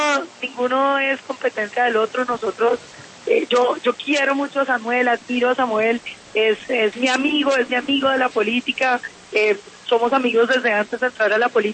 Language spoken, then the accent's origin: Spanish; Bogotá, Colombia; also born or lived in Popayán; Yo nací en Bogotá, hice la primaria en Bogotá, hice el bachillerato en Popayán, pero he mantenido también un estrechísimo vínculo con el Tolima.